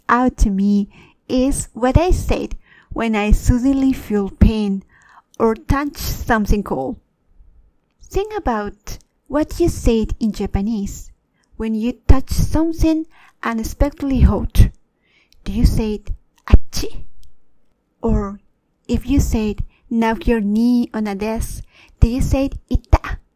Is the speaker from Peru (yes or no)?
yes; Peru; English is a second language; In my home country of Peru